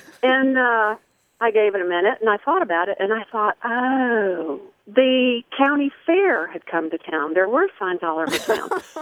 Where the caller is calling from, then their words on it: Tennessee, United States; also born or lived in Florida; Well, I moved here from Florida about 13 years ago, and I live in East Tennessee, which is a beautiful area, and it is considered Appalachia.